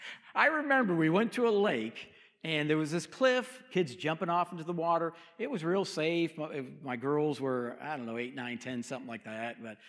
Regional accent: Massachusetts, United States; Growing up in Massachusetts, about 30 miles north of Boston, so pretty close to the beaches as well.

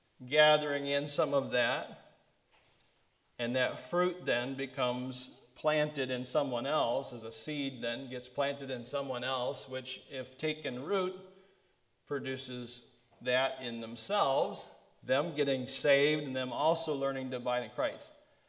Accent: Wisconsin, United States; I'm from Wisconsin originally, so I understand how that works.

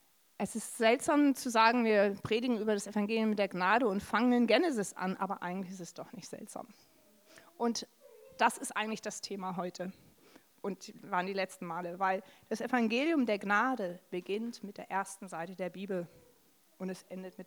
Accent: Hamburg, Germany; Moin, sagt man genau bei mir, wo ich herkomme, in Hamburg.

